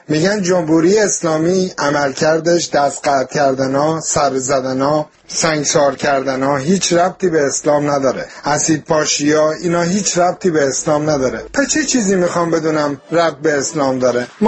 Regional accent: Iran; من به عنوان یک ایرانی، یک مرد ایرانی

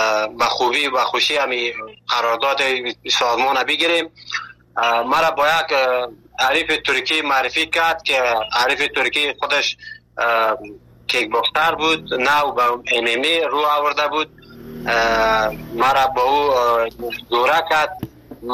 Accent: Afghanistan; now in Malatya, Turkey

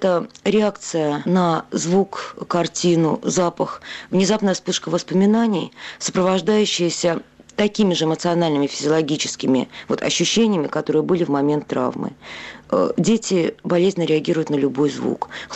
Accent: Russia; Потому что, ну, все-таки я из России.

